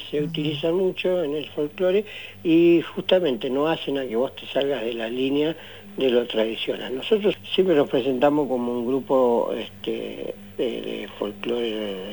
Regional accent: San Martín de los Andes, Neuquén, Argentina; somos de San Martín de los Andes.

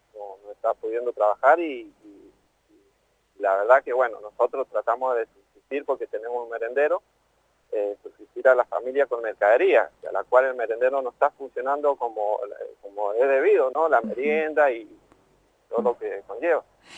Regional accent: Tupungato, Mendoza, Argentina; yo sí nací criado en Tupungato

